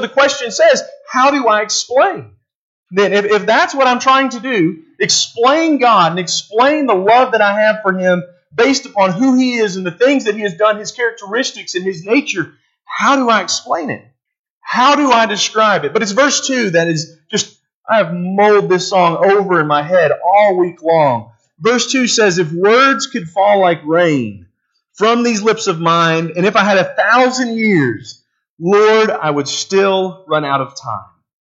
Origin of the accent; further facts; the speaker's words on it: United States; I was raised here in America where we didn't care.